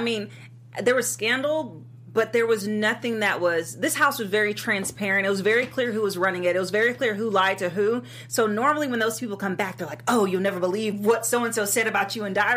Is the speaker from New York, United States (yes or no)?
no; Texas, United States; You know, we're both from Texas, too.